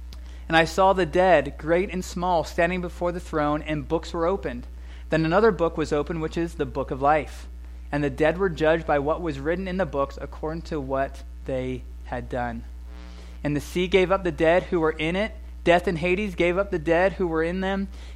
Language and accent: English; Bermuda; Whether you're from America, I'm from Bermuda.